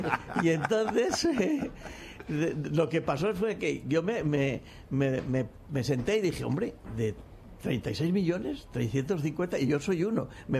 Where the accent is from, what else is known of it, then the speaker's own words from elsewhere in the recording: Valencian Community, Spain; Porque como somos valencianos, pues era muy...